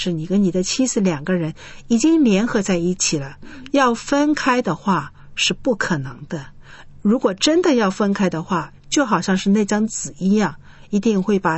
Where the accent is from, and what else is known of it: China